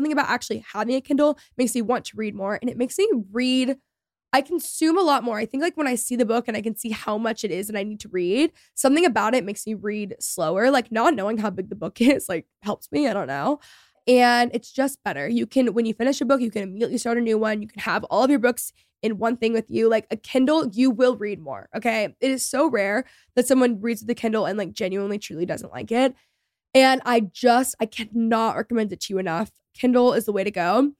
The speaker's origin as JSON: {"language": "English", "town": "McKinney", "region": "Texas", "country": "United States", "tie": "born or raised there", "said": "I grew up in McKinney, Texas. It's a suburb north of Dallas. And we have a really cute downtown square."}